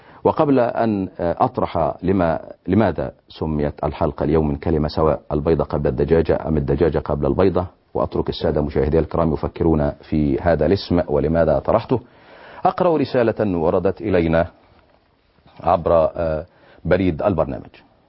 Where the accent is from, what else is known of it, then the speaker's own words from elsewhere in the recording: Libya; فأنا شاب ليبي مسلم من أهل السنة والجماعة، رباني والداي منذ الصغر على الدين